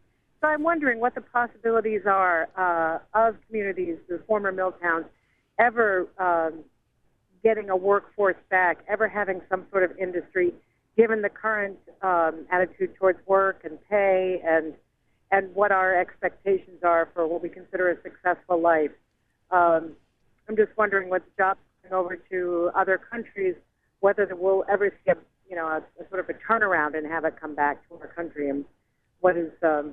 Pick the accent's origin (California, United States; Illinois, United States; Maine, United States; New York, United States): Maine, United States; Lisbon Falls; I grew up in Lisbon Falls, and so for us, which was also a mill town